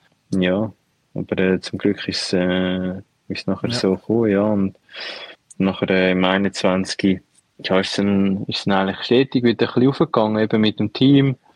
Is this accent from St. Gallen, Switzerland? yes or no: yes; Rapperswil, St. Gallen, Switzerland; now in Luzerner Hinterland, Switzerland; ich bin ja in Rappi eigentlich aufgewachsen und bin dann eigentlich so, ja, genau, ein bisschen nach dieser schwierigen Zeit, so 2008, 2009, wegen der Samantha auf Hause gezogen, dem Luzerner Hinterland.